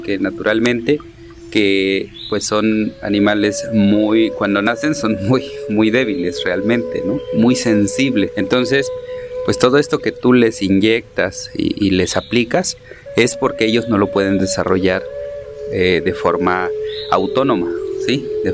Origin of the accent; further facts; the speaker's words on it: Santiago, Mexico; soy originario de Santiago y cursé la licenciatura en biología.